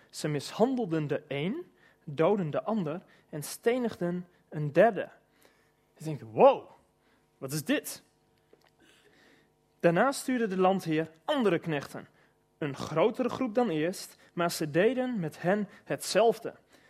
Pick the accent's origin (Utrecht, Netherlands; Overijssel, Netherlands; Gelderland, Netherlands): Utrecht, Netherlands; Wijk bij Duurstede; Ik kom inderdaad uit Wijk bij Duurstede, waar ik de kerk mag dienen.